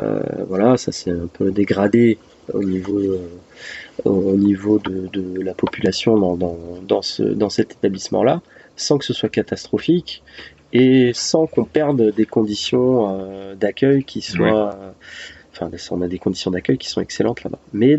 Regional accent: Brittany, France; le privé, qui est très bien implanté chez nous en Bretagne

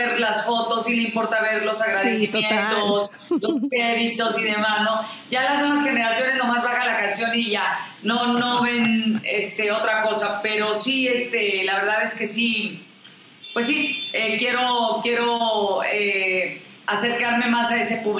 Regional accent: Mexico; me siento orgullosamente mexicana

